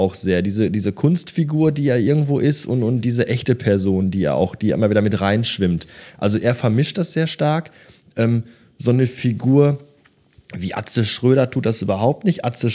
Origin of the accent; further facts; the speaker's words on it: Bottrop, North Rhine-Westphalia, Germany; Schulweg in Bottrop, sind wir durch meine Heimatstadt gelaufen.